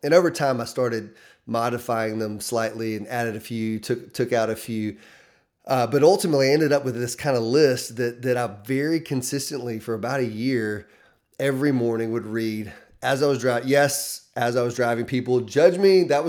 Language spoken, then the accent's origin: English; Mississippi, United States; born there; now in Mountain Brook, United States; Actually, I was born in Mississippi, but we're not going to talk about that. But now I'm in the state of Alabama living in Mountain Brook in 2025